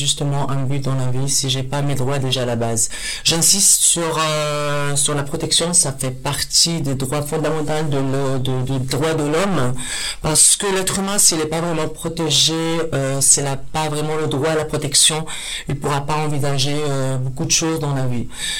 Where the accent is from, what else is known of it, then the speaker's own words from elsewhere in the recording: Morocco; moved away; si je parle de moi en tant que Marocaine, le Maroc c'est en Afrique